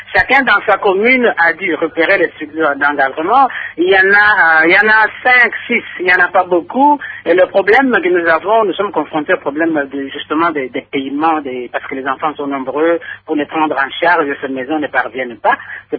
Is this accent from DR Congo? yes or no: yes; DR Congo; en tant que responsables et en tant que Congolais, tout simplement